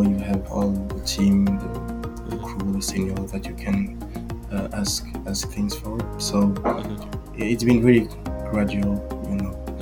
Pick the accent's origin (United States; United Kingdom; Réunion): Réunion; English is a second language; also born or lived in Madagascar; I grew up in La Réunion, which is a small island in the Indian Ocean. And I was born in Madagascar, just for my origins. This is where I'm from.